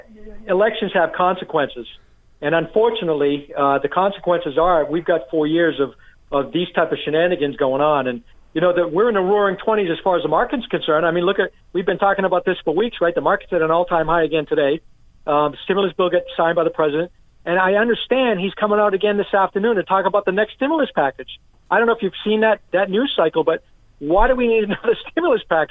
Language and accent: English; Lewiston, Maine, United States; He's here in my hometown of Lewiston.